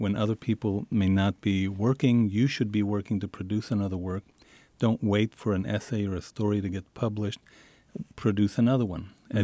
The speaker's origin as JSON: {"language": "English", "town": "El Paso", "region": "Texas", "country": "United States", "tie": "born or raised there", "said": "when I grew up in Isleta in El Paso, every week we would go have dinner in Mexico."}